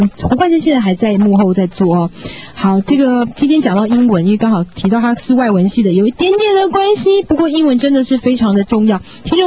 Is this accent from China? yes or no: no; Taiwan; 你看我们身为台湾人，中国人。中文讲得这么好，中文那么难学，我们已经基本的母语都会了嘛。